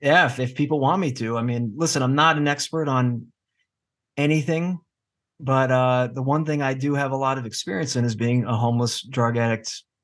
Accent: California, United States; I was raised in California.

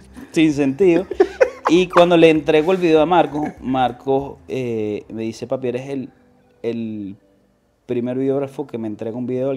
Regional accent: Venezuela; moved away; yo vengo de Venezuela, yo siempre he vivido en un núcleo familiar muy amoroso, weón. Y siempre he vivido en casa y chamo, yo me he mudado 5 veces desde que llegué

